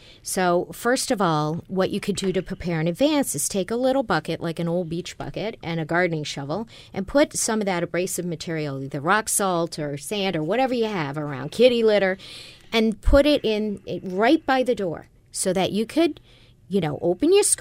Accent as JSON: {"language": "English", "town": "Buffalo", "region": "New York", "country": "United States", "said": "I'm from Buffalo, and this is what everybody does."}